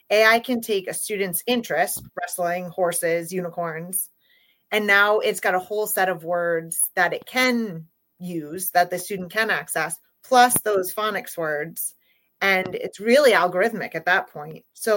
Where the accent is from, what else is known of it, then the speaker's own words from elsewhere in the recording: Massachusetts, United States; I'm from Massachusetts, and I work in Dartmouth Public Schools